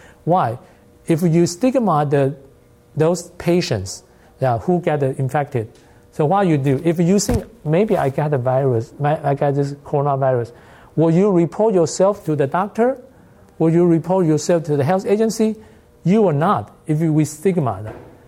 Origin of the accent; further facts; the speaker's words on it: Taiwan; because I'm originally from Taiwan, so I watch a lot of news in Taiwan.